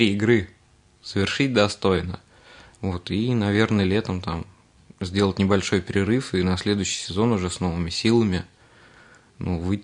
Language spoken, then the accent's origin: Russian; Sarov, Nizhny Novgorod Oblast, Russia; now in Ramenskoye, Russia; Я из города Сарова.